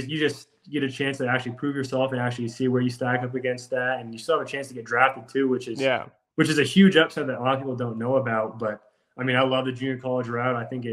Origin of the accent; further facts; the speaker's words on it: Provo, United States; Yeah, I mean, I'm from Provo, Colorado, a small southern town.